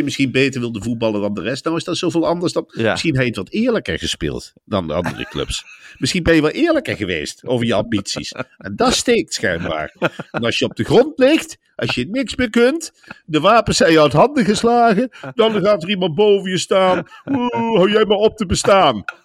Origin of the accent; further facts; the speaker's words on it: Arnhem, Gelderland, Netherlands; Ja, nou hé jongen, ik kom uit Arnhem.